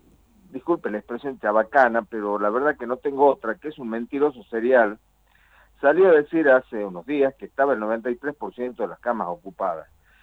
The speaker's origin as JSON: {"language": "Spanish", "country": "Argentina", "said": "Jujuy también existe, acá también somos argentinos"}